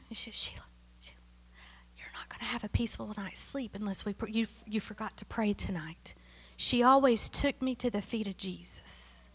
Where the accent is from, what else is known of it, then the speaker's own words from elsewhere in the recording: Tennessee, United States; She was from Mississippi, and I'm from Tennessee.